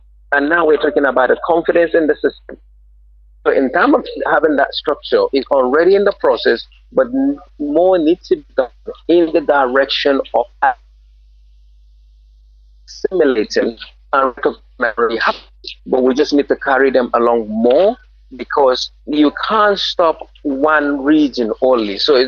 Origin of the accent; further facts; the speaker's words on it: Nigeria; But at the same time, as the Nigerian youth, the so-called youth, and the so-called people that are trying for change in governance